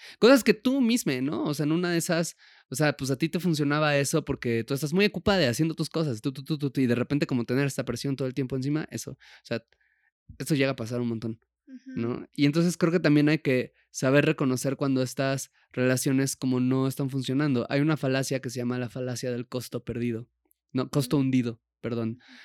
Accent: Puebla, Mexico; moved away; como cuando yo me fui de Puebla, que es de donde crecí

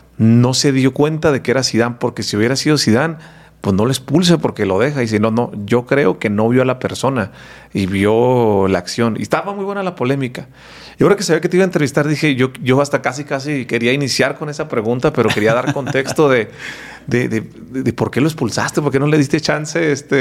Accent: Mexico; como mexicano, como afición

